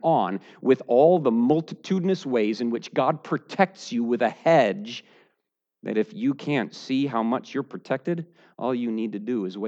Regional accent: United States; And I know I shouldn't say that because I'm American.

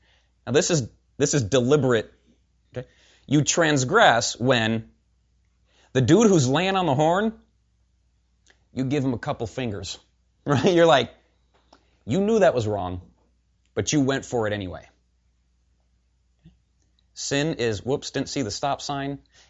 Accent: Ireland; I'm Irish. It's just how we are. It's my whole family's that way. It's in our blood.

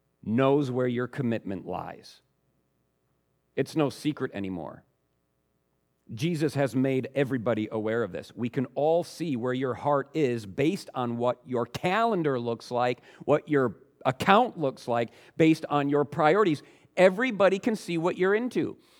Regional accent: United States; And I'm also American, and I watch my culture.

